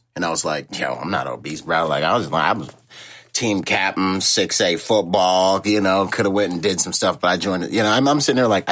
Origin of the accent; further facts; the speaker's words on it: Washington, United States; so I grew up in Washington State. I go visit my dad in the Bahamas, in Nassau, Bahamas during the summer.